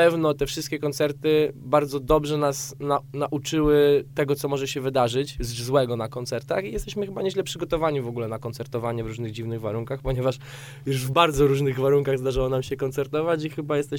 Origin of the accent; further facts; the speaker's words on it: Częstochowa, Silesian Voivodeship, Poland; częstochowianin, jak i ja również jestem częstochowianinem